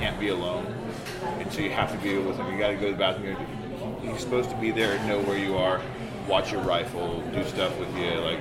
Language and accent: English; Texas, United States; Yeah, I'm from Texas.